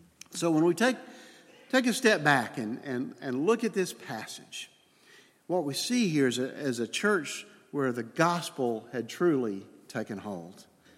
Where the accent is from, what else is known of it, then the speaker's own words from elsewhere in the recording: Alabama, United States; now in Letcher County, United States; When we first moved to Eastern Kentucky from Alabama, we would meet people, and they would ask, so where are you from? And the very first few times I would say, well, we're originally from Alabama, but we live over at Calvary Campus in Letcher County.